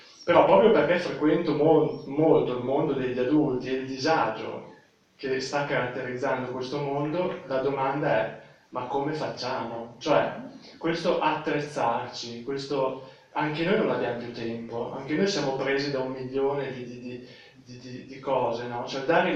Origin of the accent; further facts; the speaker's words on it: Viadana, Lombardy, Italy; vengo da Viadana.